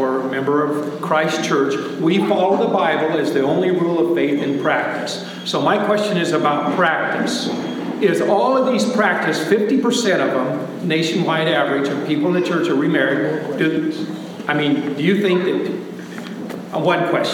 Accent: United States; I'm from the United States nationwide.

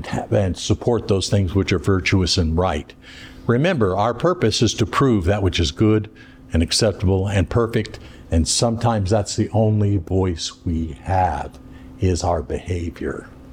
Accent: Oregon, United States; I remember in growing up in Oregon, I found it difficult to confess Christ and to teach others

